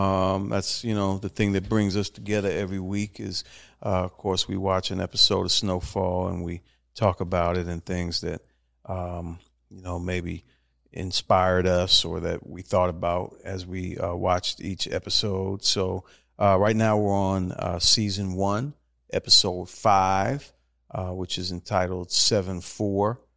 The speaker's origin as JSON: {"language": "English", "town": "Washington", "region": "District of Columbia", "country": "United States", "tie": "born or raised there", "said": "Shout out to my hometown of Washington, D.C., by the way."}